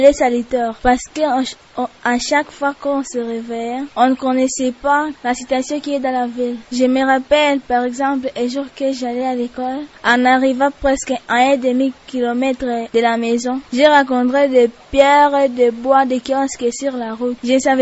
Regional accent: Beni, North Kivu, DR Congo; Vraiment, c'était du malheur ici chez nous à Béni.

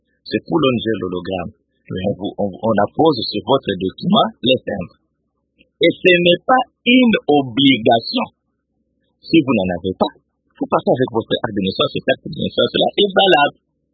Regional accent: Lemba, Kinshasa, DR Congo; Je veux vous parler, parce que moi je suis de Lemba, je veux vous parler de l'expérience de Lemba.

